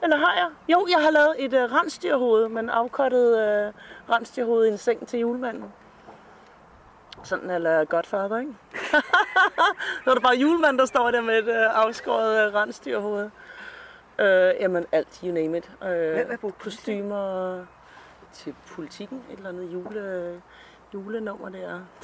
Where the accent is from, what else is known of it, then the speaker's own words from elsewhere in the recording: Brøndby Strand, Capital Region of Denmark, Denmark; now in Copenhagen, Denmark; Jeg er vokset op i Brøndby Strand, så sådan et ikke rigtig København, sådan en stor københavner, ikke?